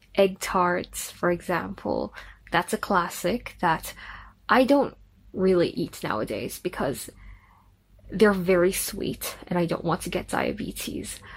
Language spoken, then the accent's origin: English; Hong Kong; I was born and raised in Hong Kong, like my parents. So I've been living in Hong Kong for my whole life, and I've moved around the city for a bit, but I haven't really lived outside of Hong Kong